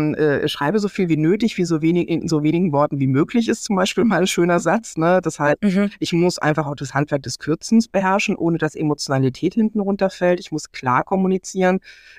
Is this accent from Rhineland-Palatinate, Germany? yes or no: no; Baden-Württemberg, Germany; Ich bin im Schwarzwald aufgewachsen